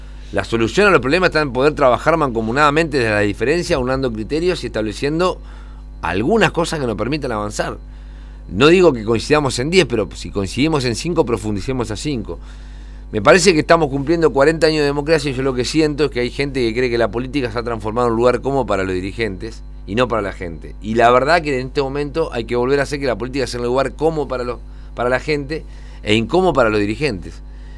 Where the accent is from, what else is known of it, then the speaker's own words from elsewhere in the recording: Santa Fe, Argentina; Primero, que soy de Santa Fe y yo tres de Rosario.